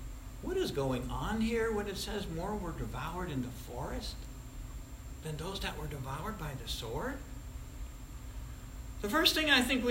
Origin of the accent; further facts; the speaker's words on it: Troy, New York, United States; We had that growing up in South Troy. It was very convenient. South Troy against the world.